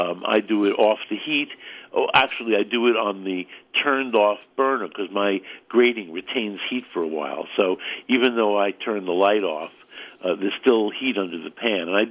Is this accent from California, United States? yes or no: no; Brooklyn, New York, United States; because I grew up in Brooklyn and I still call it spaghetti